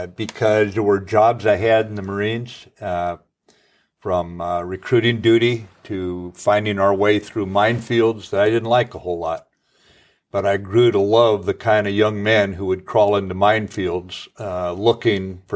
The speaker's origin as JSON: {"language": "English", "region": "Pacific Northwest", "country": "United States", "tie": "born or raised there", "said": "And I thoroughly enjoyed growing up in the Pacific Northwest with all it had to offer, yes."}